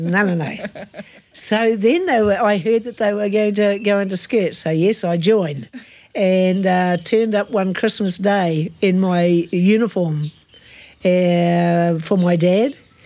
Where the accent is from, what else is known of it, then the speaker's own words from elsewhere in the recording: New Zealand; I'm very proud that I was born in New Zealand. And man, am I proud to say that I'm a New Zealander and I have a Maori heritage as well.